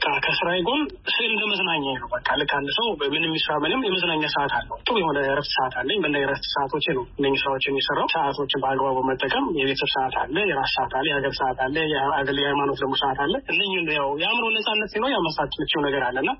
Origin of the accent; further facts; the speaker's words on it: Addis Ababa, Ethiopia; now in Doha, Qatar; ተወልጄ ያደኩት አዲስ አበባ ነው።